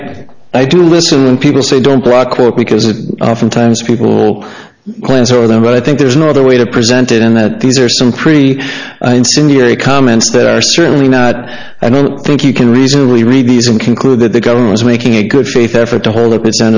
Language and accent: English; Madison, Wisconsin, United States; May it please the court … I'm from Madison.